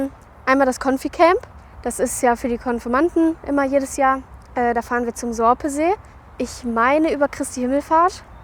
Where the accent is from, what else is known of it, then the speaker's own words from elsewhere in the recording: Bottrop, North Rhine-Westphalia, Germany; Ich bin ja in Bottrop aufgewachsen und war dann da auch immer als Teilnehmerin bei der Kinderbibelwoche zum Beispiel.